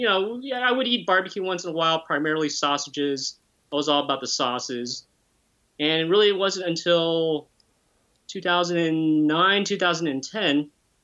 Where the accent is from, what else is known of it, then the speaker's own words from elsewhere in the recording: Texas, United States; pretty much spent most of my life here, as well as my education. So I grew up primarily in Texas.